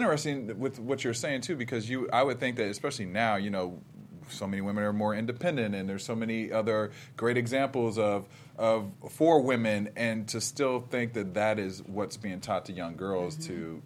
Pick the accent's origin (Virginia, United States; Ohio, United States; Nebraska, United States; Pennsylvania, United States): Ohio, United States; That's my Ohio boy. We're both from Ohio.